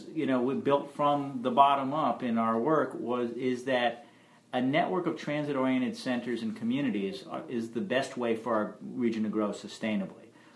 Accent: New York, United States; also born or lived in Connecticut; So, no, I'm from New York and Connecticut.

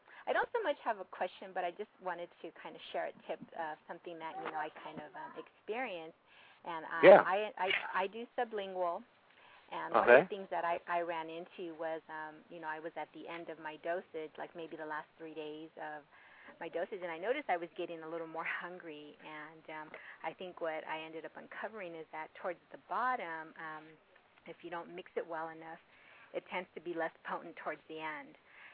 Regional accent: California, United States; I'm from California.

